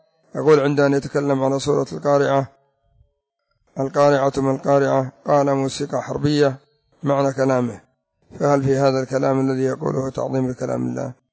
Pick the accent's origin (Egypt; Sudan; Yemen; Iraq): Yemen; عندنا في اليمن